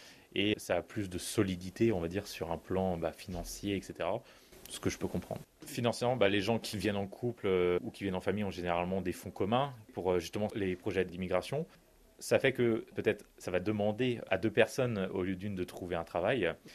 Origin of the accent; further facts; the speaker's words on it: Brittany, France; moved away; Moi, je suis de Bretagne à la base, donc c'est sûr, je ne reviendrai pas à Paris.